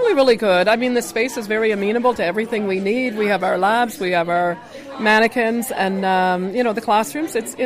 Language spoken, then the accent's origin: English; Nova Scotia, Canada; also born or lived in Qatar; I'm originally from Nova Scotia, so not far from New Brunswick, and I had been living over in the Middle East in Qatar.